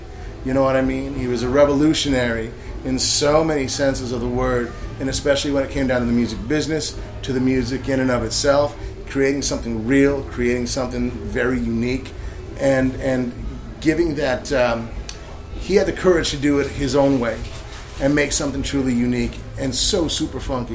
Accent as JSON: {"language": "English", "town": "Santa Fe", "region": "New Mexico", "country": "United States", "lives_now": "Minneapolis, United States", "said": "I'm a transplant from Santa Fe, New Mexico, but Minneapolis is home"}